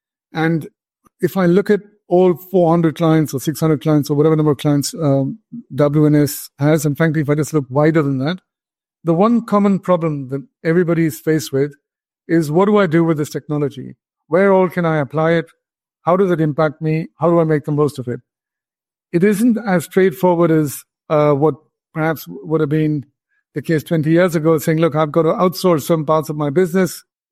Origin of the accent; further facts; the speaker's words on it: India; now in United States; I'm an engineer by background, ended up in the US. I'm originally from India